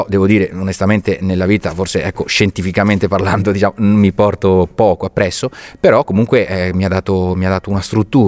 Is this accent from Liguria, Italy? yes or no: yes; La Spezia, Liguria, Italy; born there; sono un attore che sono nato a Spezia, ho studiato appunto nella vostra scuola